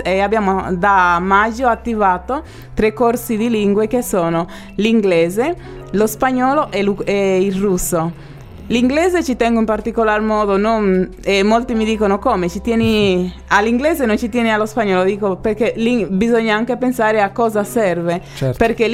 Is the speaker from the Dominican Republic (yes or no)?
yes; Santo Domingo, Distrito Nacional, Dominican Republic; Italian is a second language; moved away as an adult; now in Italy; Ho conosciuto nel mio paese di origine mio ex marito a Santo Domingo, che è sardo. e ci siamo sposati e poi venuti in Sardegna.